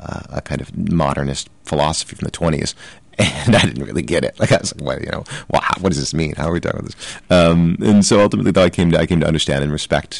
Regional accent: St. Louis, Missouri, United States; I feel like I grew up in the middle of America. I grew up in St. Louis.

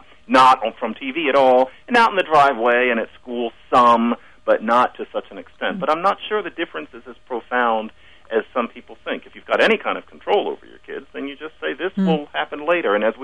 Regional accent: Philadelphia, Pennsylvania, United States; I grew up in Philadelphia, so I imagine it happening right in that city.

